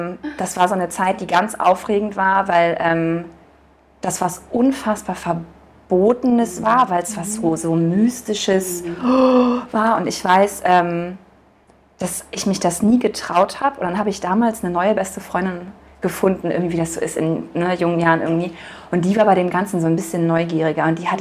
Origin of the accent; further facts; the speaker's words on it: Cologne, North Rhine-Westphalia, Germany; ich komme ursprünglich aus Köln